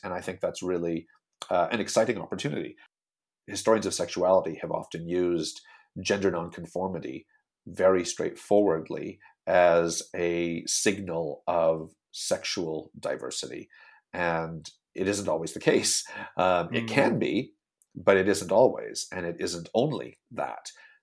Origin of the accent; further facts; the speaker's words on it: Canada; now in United Kingdom; she's American, I'm Canadian, both of us are North Americans saying, what's going on in this funny country we've moved